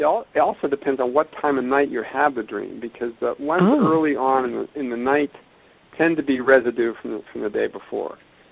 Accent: Pittsburgh, Pennsylvania, United States; and Pittsburgh is my hometown.

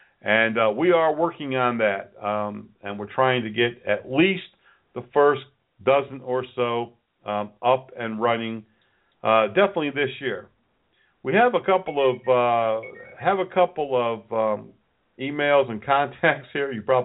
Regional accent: Connecticut, United States; now in Charlotte, United States; We're based in Charlotte, North Carolina, but I grew up in Connecticut and have been to Vermont many, many, many times.

